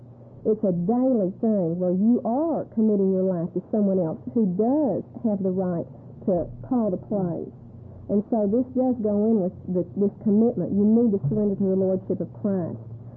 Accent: Texas, United States; I'm from Texas. You can tell the way I talk.

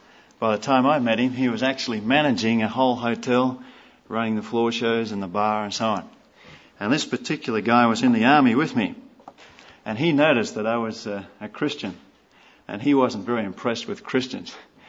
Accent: Australia; I'm from Australia.

